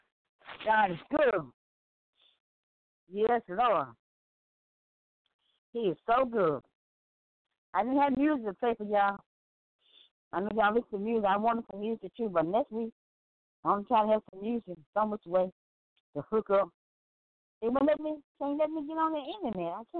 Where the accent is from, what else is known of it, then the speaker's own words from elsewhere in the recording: Memphis, Tennessee, United States; I'm from Memphis, Tennessee. I'm coming from Memphis, Tennessee.